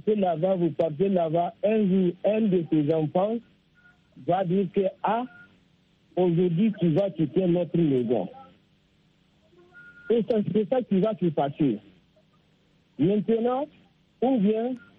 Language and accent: French; Niger; Les veuves sont le problème chez nous au Niger.